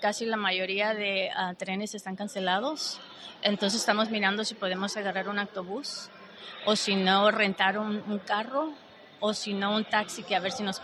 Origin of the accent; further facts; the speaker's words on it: Dallas, Texas, United States; Pero como nosotros venimos de Dallas, Texas, de Estados Unidos, pues no tenemos, estamos en vacaciones, ¿no?